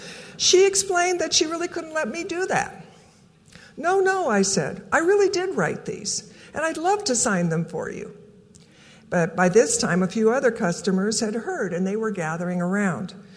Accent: Council Bluffs, Iowa, United States; So I loved growing up in Council Bluffs and our trips to the big city, Omaha.

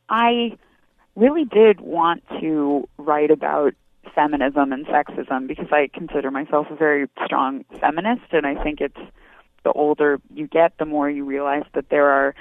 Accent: Oregon, United States; imagine what it's like being a woman growing up in Oregon

